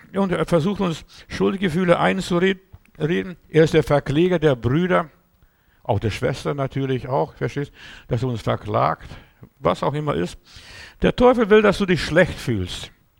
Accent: Stuttgart, Baden-Württemberg, Germany; Wir haben bei uns in Stuttgart jemand gehabt von der Paulskirche in Frankfurt am Main

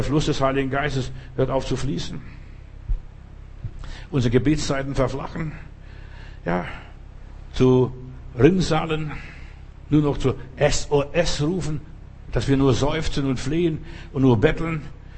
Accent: Lithuania; first language Lithuanian; German is a second language; moved away; Weißt du, ich bin jetzt so viele Jahre aus Litauen draußen, das war meine Muttersprache mal

